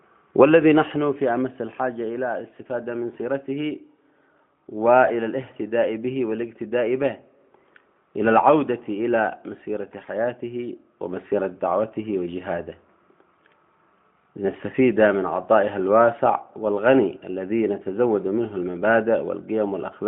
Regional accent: Yemen; نحن كشعب يمني بين هذه الأمة

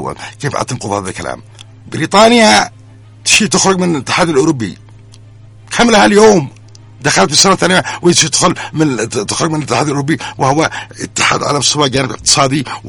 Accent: North Yemen, Yemen; أنا يمني في الشمال ولي حق في الجنوب

